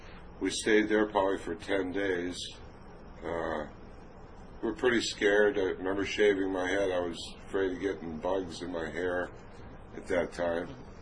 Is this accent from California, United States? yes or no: no; Minneapolis, Minnesota, United States; I was born in Minneapolis, Swedish Hospital, on January 29, 1947. Ancestry was Scandinavian, Norwegian, Swedish, and French on my father's side. Very conservative. Went to school in South Minneapolis.